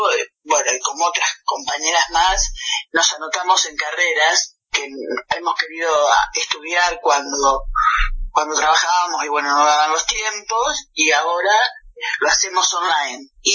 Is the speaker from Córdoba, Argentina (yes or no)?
no; Salto, Buenos Aires Province, Argentina; born there; now in La Plata, Argentina; yo no soy de La Plata, pero ya soy platense por adopción, por elección. Yo nací en Salto, provincia de Buenos Aires.